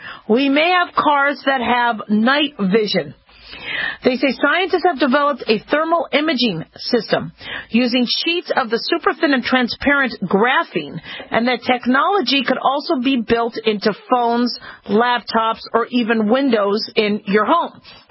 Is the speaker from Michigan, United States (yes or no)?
no; Phoenix, Arizona, United States; born or raised there